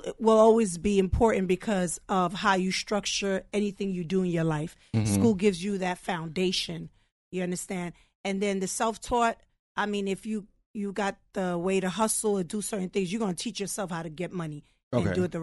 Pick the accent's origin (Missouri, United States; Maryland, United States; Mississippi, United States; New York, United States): New York, United States; Brooklyn; moved away as an adult; I am from Brooklyn. Yes, I rep Brooklyn.